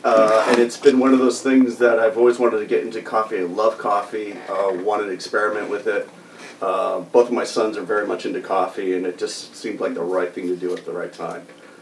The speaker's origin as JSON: {"language": "English", "town": "Rockport", "country": "United States", "tie": "born or raised there", "said": "growing up in Rockport, it just felt like the first one had to have something with a motif on it, right?"}